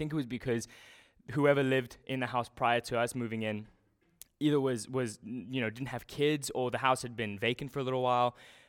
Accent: South Africa; so growing up in South Africa, we had a few neighbors.

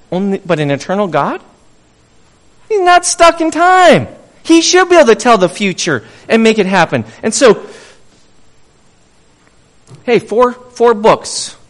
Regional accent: Bozeman, Montana, United States; I grew up in Bozeman.

